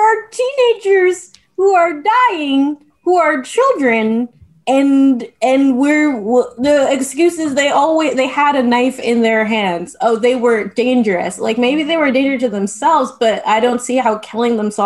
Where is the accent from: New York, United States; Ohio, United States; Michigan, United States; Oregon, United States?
New York, United States; And I was like, I'm from New York. What in the world?